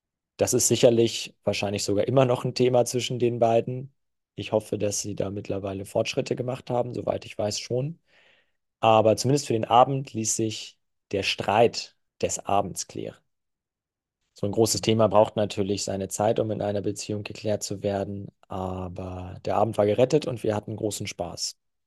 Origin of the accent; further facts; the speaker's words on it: Hamburg, Germany; 2 Freunde aus meiner Heimatstadt Hamburg in Berlin zu Besuch